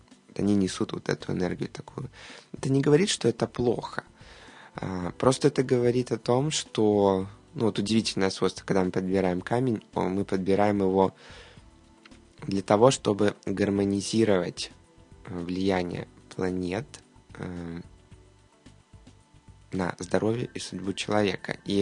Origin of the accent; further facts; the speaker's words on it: Ukraine; Ну, вот я с Украины.